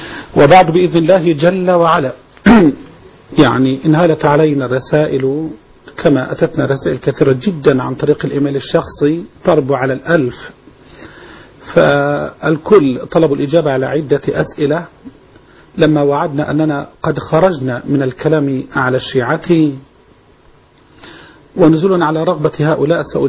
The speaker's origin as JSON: {"language": "Arabic", "country": "Egypt", "said": "احنا الشعب المصري"}